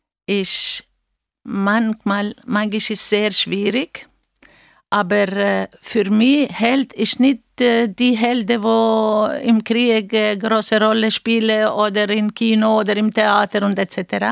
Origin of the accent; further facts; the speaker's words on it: Greece; now in Basel, Switzerland; ich bin Griechin und Schweizerin. Ich bin 74 Jahre alt